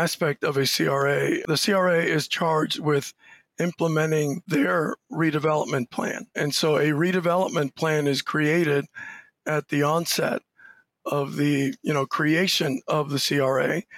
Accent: West Palm Beach, Florida, United States; also born or lived in Cuba; Well, I grew up in South Florida. My family and I left Cuba in 1967, and I grew up in West Palm Beach

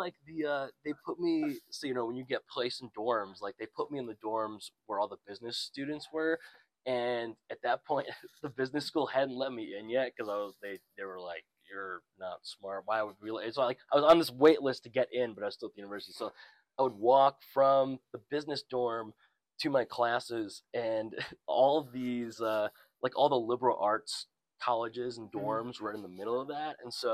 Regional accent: Chicago, Illinois, United States; So yeah, I can talk a little bit about like, I grew up in Chicago, Illinois.

